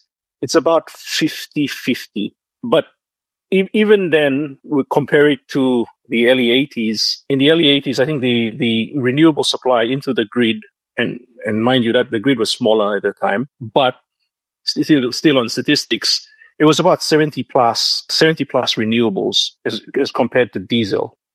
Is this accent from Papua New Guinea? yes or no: yes; Port Moresby, National Capital District, Papua New Guinea; like growing up, I'm a Moresby kid. I grew up in Moresby. We did have blackouts then, but not as bad as today.